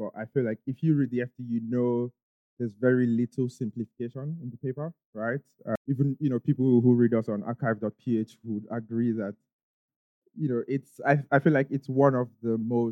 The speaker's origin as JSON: {"language": "English", "country": "Nigeria", "said": "as an African, as a Nigerian"}